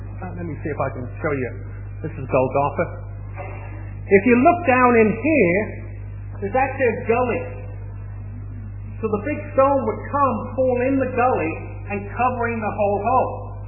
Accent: England, United Kingdom; It's because I'm English that I don't get that fired up.

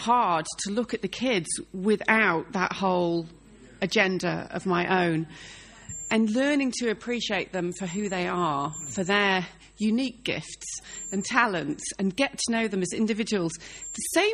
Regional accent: United Kingdom; Malcolm and I, we're British, you know. And we come from a background where you do your duty regardless of how you feel.

